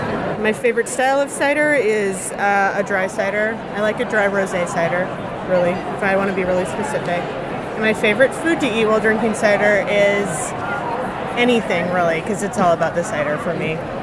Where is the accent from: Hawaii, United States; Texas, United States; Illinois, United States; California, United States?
Illinois, United States; I'm from Illinois.